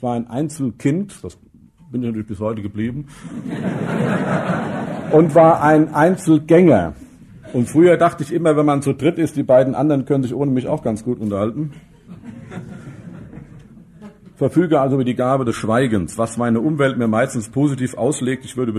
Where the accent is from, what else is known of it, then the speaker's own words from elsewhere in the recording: Dillenburg, Hesse, Germany; Ich komme ganz aus der Nähe von hier, aus Dillenburg. Wer sich etwas auskennt, weiß, dass Dillenburg durchaus ein mehr oder weniger frommer Ort ist. Ich komme aber nicht aus dem frommen Teil Dillenburgs.